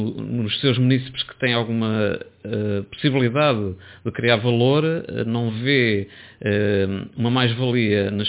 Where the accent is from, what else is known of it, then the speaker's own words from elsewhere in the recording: Ílhavo, Centro, Portugal; Ilhavo é sempre aquele problema, porque é a minha terra-mãe.